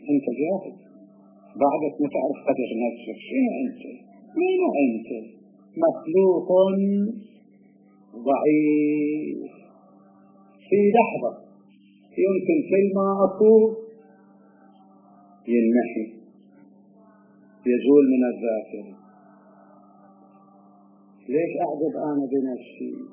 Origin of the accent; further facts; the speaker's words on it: Najaf, Najaf Governorate, Iraq; أكو كان عندنا في النجف الأشرف،